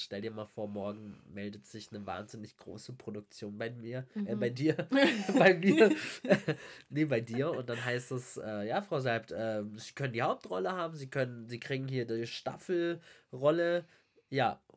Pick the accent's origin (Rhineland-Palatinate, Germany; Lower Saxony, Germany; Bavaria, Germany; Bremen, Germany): Bavaria, Germany; Munich; Also ich bin ja in München aufgewachsen, aber ich bin trotzdem recht ländlich oder familiär aufgewachsen. Also bei meinen Großeltern, keine Ahnung. Wir hatten da einen fetten Hof, einen Garten